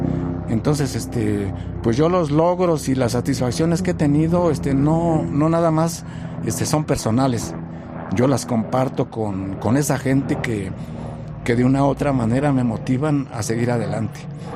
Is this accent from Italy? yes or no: no; Mexico; Incluso he tenido la oportunidad de 3, 4 países a dar lo mejor de mí como mexicano.